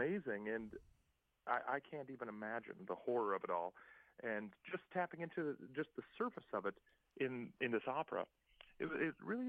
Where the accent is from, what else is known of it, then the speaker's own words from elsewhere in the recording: Montana, United States; Whenever I grew up in Montana, you know, I think I went as far as Seattle.